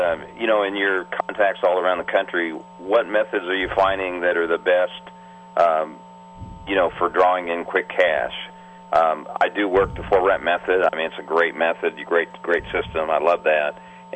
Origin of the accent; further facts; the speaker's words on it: Kentucky, United States; I'm from Kentucky.